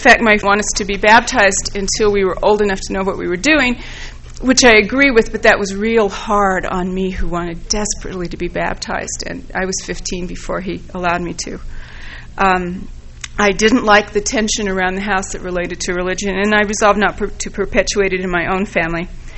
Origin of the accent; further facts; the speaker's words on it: California, United States; I grew up in Southern California.